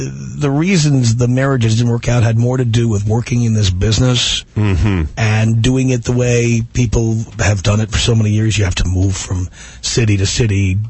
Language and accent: English; New York City, New York, United States; I'm from New York City originally. I did my first radio show in Babylon, Long Island.